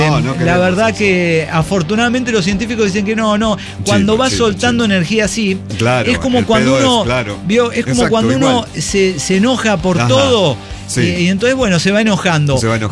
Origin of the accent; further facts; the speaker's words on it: Cumaná, Sucre, Venezuela; born there; nací en Cumaná, en la desembocadura del río Manzanares.